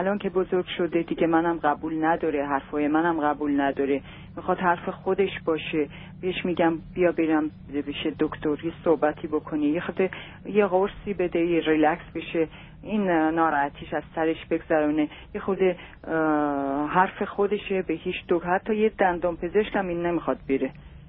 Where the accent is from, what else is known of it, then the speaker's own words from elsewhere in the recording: Iran; moved away as an adult; now in United States; از 7 سالش بود که از ایران خارج شدیم اومدیم به آمریکا. حدود 10 ساله تو آمریکا هستم